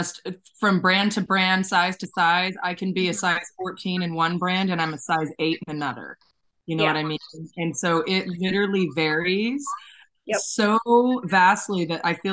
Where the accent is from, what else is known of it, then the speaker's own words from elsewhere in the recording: Alaska, United States; moved away as an adult; now in Florida, United States; So originally I'm from Alaska, right? And I moved to Florida about 5 years ago.